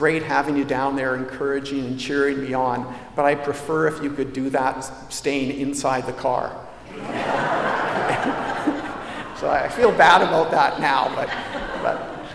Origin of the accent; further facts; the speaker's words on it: London, United Kingdom; We grew up in the Harrow Road area, and there was a gang of our kids there.